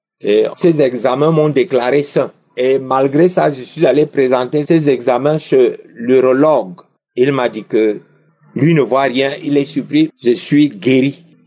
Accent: Cameroon; Bonjour, je suis Camerounais et j'habite au Cameroun.

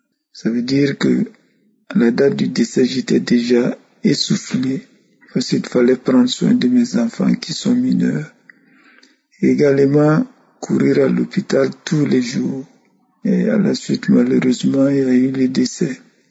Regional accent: Burkina Faso; Shalom, moi je suis du Burkina Faso.

